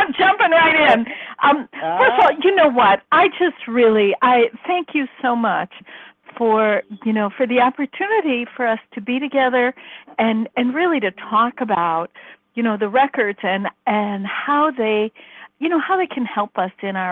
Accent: Chicago, Illinois, United States; you know, I'm from Chicago, and, I never heard of words like Akasha

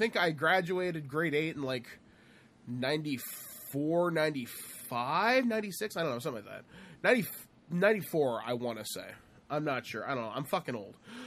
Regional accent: Shallow Lake, Ontario, Canada; my hometown where I grew up had this little tiny video store next to one of the best biker shops in the world, if you can believe that. It was located in my little town of Shallow Lake

